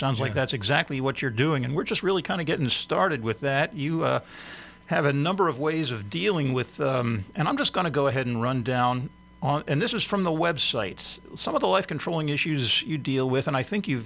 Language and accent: English; Philadelphia, Pennsylvania, United States; You mentioned Philadelphia. That happens to be my hometown.